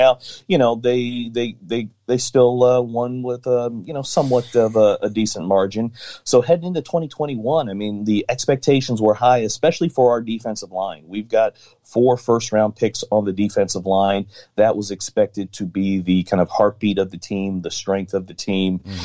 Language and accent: English; Maryland, United States; In particular, I'm from Maryland area. Mm-hmm. Still in the Maryland area here as well.